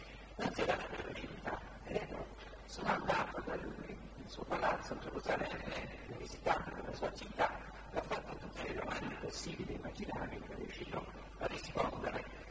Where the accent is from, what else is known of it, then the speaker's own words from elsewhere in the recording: Northern District, Israel; Italian is a second language; il mio accento mi tradisce